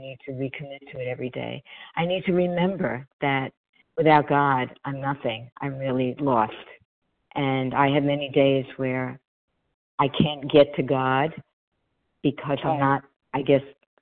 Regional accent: New York, United States; I'm from New York.

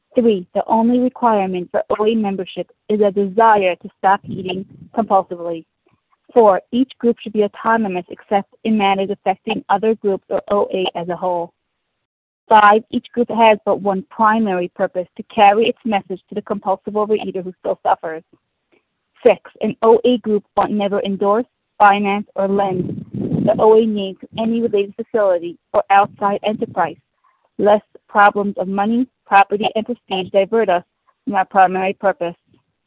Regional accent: Israel; and I'm from Israel.

